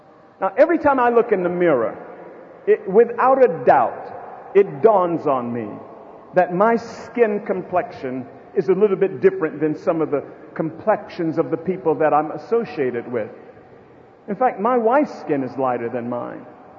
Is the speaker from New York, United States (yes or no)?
yes; Buffalo, New York, United States; I grew up in Buffalo, New York. I grew up in the Willard Park Projects. It's a wonderful place.